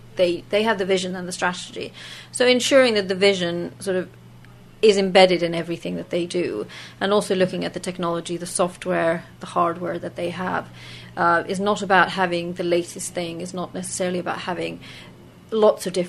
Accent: Finland; first language Swedish; English is a second language; Because coming from Finland, and being a minority Swedish speaker in Finland, Swedish is my first language.

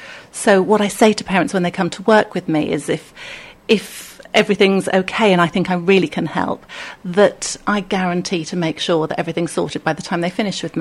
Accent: Chertsey, South East England, United Kingdom; also born or lived in Wimbledon; I was born in Wimbledon, but raised in Chertsey in Surrey

